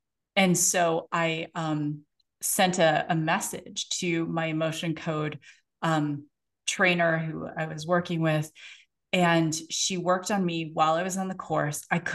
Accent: Canada; I'm Canadian, so I'll go back and forth Canadian, to metric

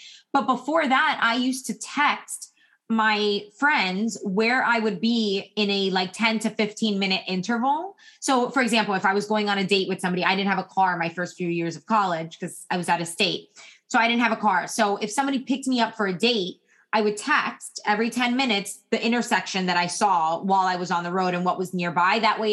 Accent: Miami, Florida, United States; I'm from Miami. You know, I was born in the 80s. And so like, there was a lot of things happening in Miami in the 80s and the 90s

